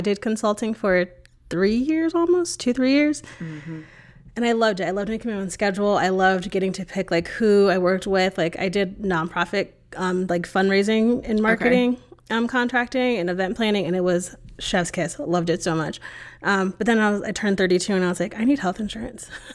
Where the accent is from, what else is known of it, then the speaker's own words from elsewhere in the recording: Connecticut, United States; now in Texas, United States; I planned it living in Texas. I'm from Connecticut.